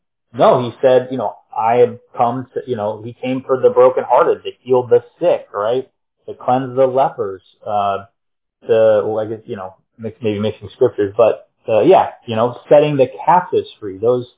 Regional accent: North Carolina, United States; Those are my old stomping grounds. I think Sakina knows I mentioned it. I'm from North Carolina, so close to Mary as well.

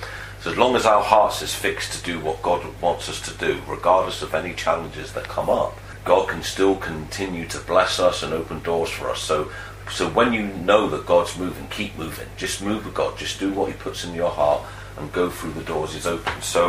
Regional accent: New Addington, London, United Kingdom; also born or lived in Croydon; we grew up in is a place called New Addington. It's a really rough area in Surrey. And I was born in Croydon, which is just down the road from there. And I was brought up as a young child in New Addington before my mum moved to further places.

